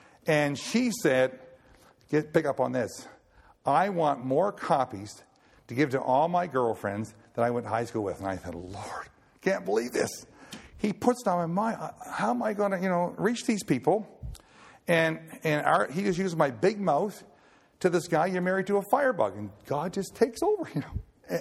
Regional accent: Lockport, Nova Scotia, Canada; I said, I can't believe you're from Lockport, the town of 1,000 people in Nova Scotia. Yep, that's where I'm from.

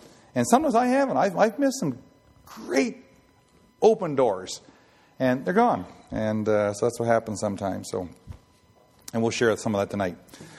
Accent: Nova Scotia, Canada; When I was a kid in Nova Scotia, one day, since I'm half Scottish

